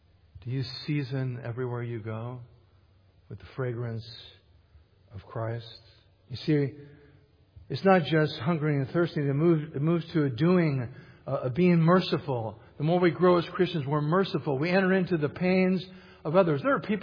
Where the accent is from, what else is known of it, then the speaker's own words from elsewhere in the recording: California, United States; I grew up in California.